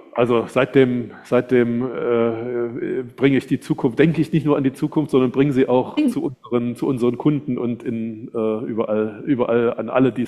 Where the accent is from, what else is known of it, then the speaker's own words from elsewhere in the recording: East Germany, Germany; ich bin also im Osten Deutschlands groß geworden. Ab zur Wende war ich 16, ja, wo in Leipzig da um den Innenstadtring die Demonstrationen losgingen und so weiter.